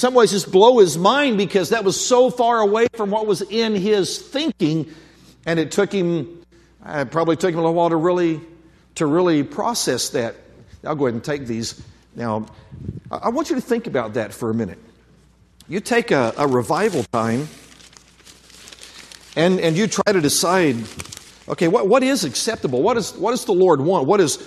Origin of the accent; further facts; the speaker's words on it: Oklahoma, United States; I'm from Oklahoma. I didn't know if it was the same here.